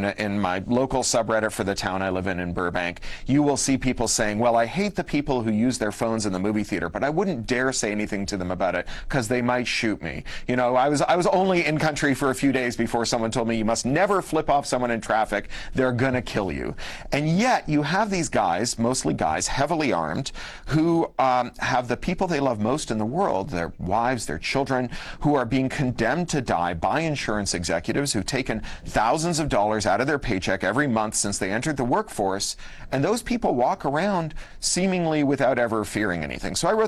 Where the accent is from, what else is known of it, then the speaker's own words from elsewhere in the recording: Canada; now in United States; which was a rumination on my experience as a Canadian moving to the United States and for the first time encountering this gun culture firsthand